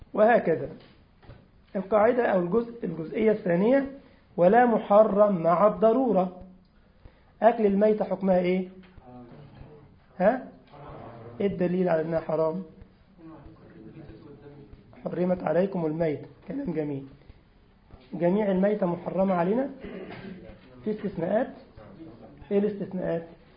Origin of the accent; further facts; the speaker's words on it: Egypt; احنا عندنا في مصر بنقول على الدجاج على الفرخ على الدجاج فرخه، هم عندهم في الجزائر ليها معنى تاني. فعشان برضو احنا عندنا يا جماعه في مصر فرخ يعني دجاج